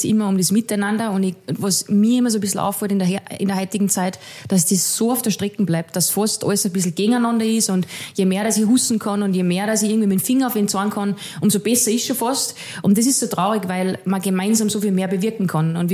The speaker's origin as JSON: {"language": "German", "region": "Salzburg", "country": "Austria", "said": "Ich habe Freundinnen, da sind die Kinder dann, ich bin aus Salzburg."}